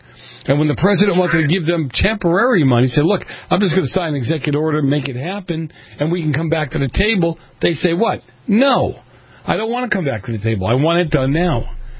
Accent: Boston, Massachusetts, United States; I come from Boston, a city that's ripe with corruption and what have you.

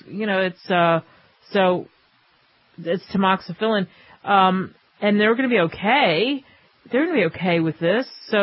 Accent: New Jersey, United States; There's some idiots in New Jersey, and I'm from New Jersey, so I'm allowed to say that.

